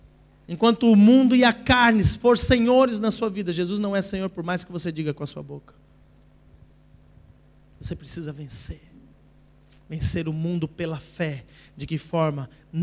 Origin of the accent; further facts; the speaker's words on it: Brazil; now in Portugal; eu sou brasileiro, já vivo aqui há 16 anos